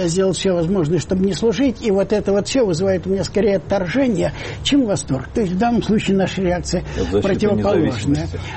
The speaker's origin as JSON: {"language": "Russian", "town": "Odesa", "region": "Odesa Oblast", "country": "Ukraine", "said": "Да, я одессит."}